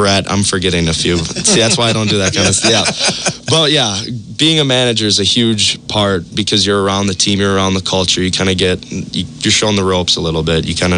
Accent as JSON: {"language": "English", "town": "Edgar", "country": "United States", "tie": "born or raised there", "said": "Honestly, growing up in Edgar, it's right when you come out of the womb, honestly."}